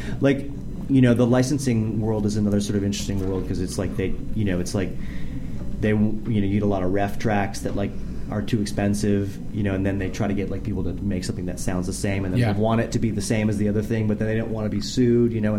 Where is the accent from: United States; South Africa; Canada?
Canada; Toronto, Ontario; From Toronto. Yeah, I'm from Toronto. Actually, I was in Toronto when you called me to, you know, come on the show.